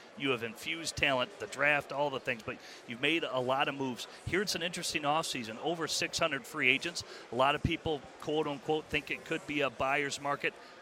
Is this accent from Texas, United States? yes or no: no; Detroit, Michigan, United States; I'm from Motown. I've heard "Restore the Roar" forever.